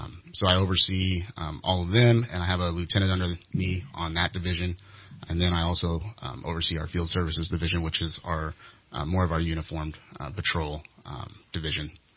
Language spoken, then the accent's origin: English; Anderson, United States; I was born and raised in Anderson, so I'm a Anderson hometown boy. Graduated from Anderson High, go Cubs.